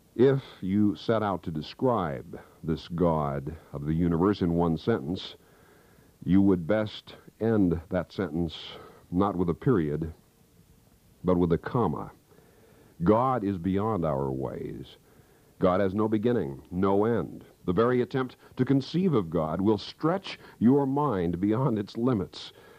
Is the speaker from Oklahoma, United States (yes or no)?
no; Kansas, United States; I can recall in my hometown back in Kansas